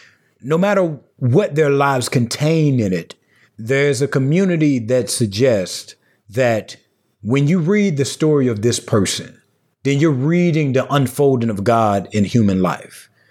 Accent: Southern United States, United States; I'm from the Black rural South, a small town of about 2,000 people. And my family is a very quintessential Black Southern rural family

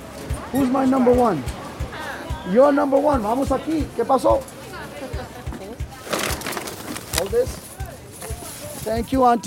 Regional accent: Brooklyn, New York, United States; also born or lived in Pakistan; I grew up in the Sheepshead Bay Projects in Brooklyn. My dad was running two jobs. My mother was running two jobs. And I grew up on food stamps.

